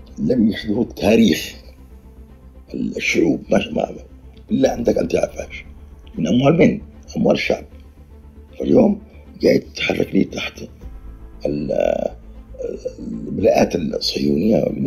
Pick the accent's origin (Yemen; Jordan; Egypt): Yemen; الحوثي يمني وأنا يمني